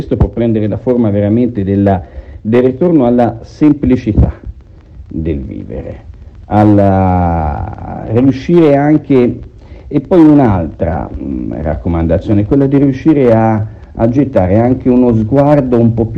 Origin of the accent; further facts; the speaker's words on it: Siena, Tuscany, Italy; born there; also born or lived in Valdelsa; In quanto sono nato a Siena, ho vissuto in Valdelsa, ma sono stato anche per lunghi periodi di tempo all'estero.